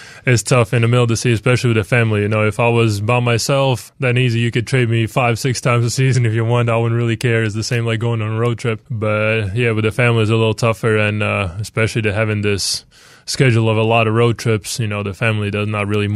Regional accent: Latvia; English is a second language; Yeah, you know, for us, since we're a really small country, we're trying not to waste any talent that we have.

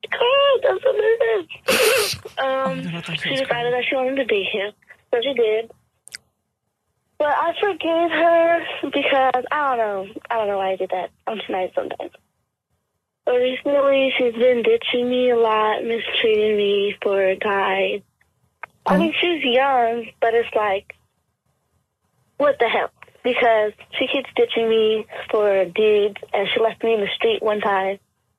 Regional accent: Houston, Texas, United States; Hey, Jamie. … I'm from Houston.

